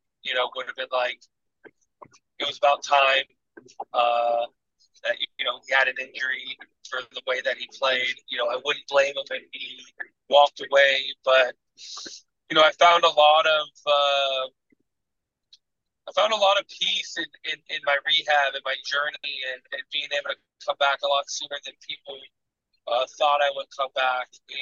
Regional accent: Los Angeles, California, United States; took a step back and signed with my hometown team with the Dodgers

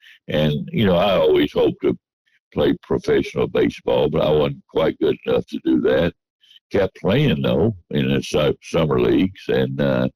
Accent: Nashville, Tennessee, United States; Well, I did grow up close to the Nations. We called it Lower West Nashville.

